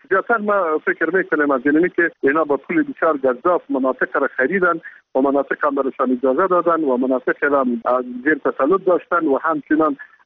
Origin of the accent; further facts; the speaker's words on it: Kunduz, Afghanistan; خورترین شهر ولایت ما ولایت قندوز هستند